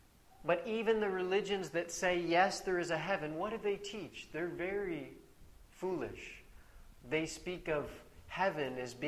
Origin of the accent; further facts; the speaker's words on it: United States; I'm from America. It is not a land of milk and honey.